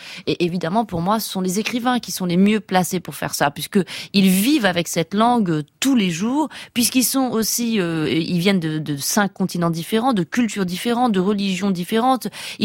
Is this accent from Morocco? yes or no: yes; Rabat, Rabat-Salé-Kénitra, Morocco; Voilà, j'ai grandi à Rabat, au Maroc, dans un pays qui a toujours assumé aussi cette francophonie et cette francophilie.